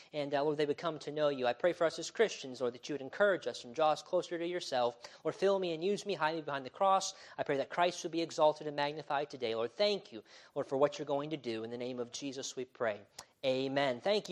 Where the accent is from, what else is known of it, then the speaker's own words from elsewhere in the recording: Illinois, United States; But I'm from Illinois. I love my home state